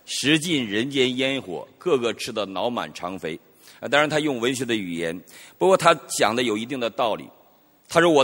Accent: Northeast China, China; accent: Northeastern; 我呢就往北逃，因为我不会广东话，我只会东北话。

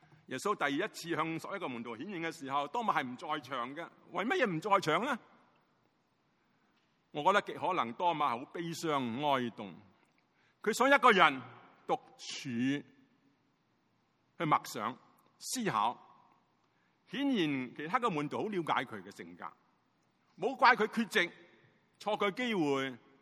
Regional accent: Hong Kong; 我是香港嚟嘅牧师

